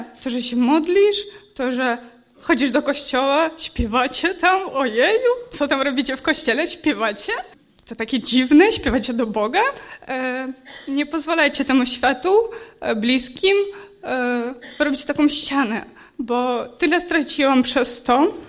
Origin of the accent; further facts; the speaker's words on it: Ukraine; Polish is a second language; To nowe słowo, bo jestem z Ukrainy i dla mnie to takie inne słowa.